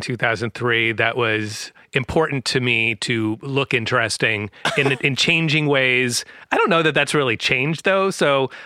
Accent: San Francisco, California, United States; place. I was in San Francisco.

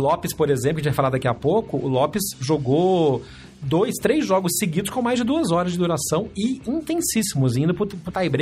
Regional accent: France; Eu sou francês, né?

